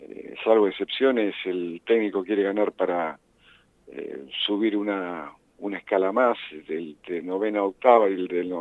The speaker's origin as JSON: {"language": "Spanish", "country": "Argentina", "said": "Yo estoy acostumbrado a ser argentino porque hace 68 años que soy argentino"}